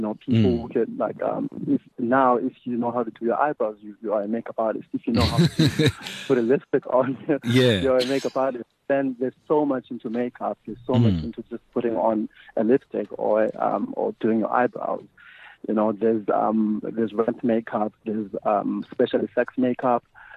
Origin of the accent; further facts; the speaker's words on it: Cape Town, Western Cape, South Africa; now in Johannesburg, South Africa; After that, I came to Joburg. Originally, I'm from Cape Town, and I came to Joburg.